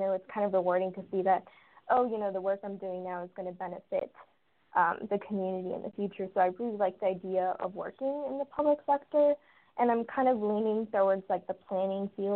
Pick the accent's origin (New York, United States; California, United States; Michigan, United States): California, United States; Los Angeles; So back to my background, I grew up in Los Angeles. It's a very car-oriented city